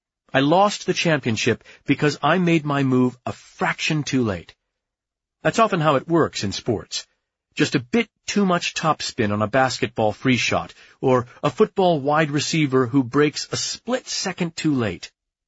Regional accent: Oslo, Norway; English is a second language; I was an accomplished track and field runner in my hometown of Oslo, Norway

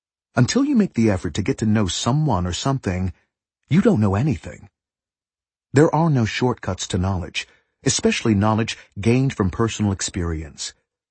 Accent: Berkeley, California, United States; Growing up in Berkeley as an excellent student in a town that frowned upon football as being too militaristic, I wasn't expected to join the Berkeley High School football team.

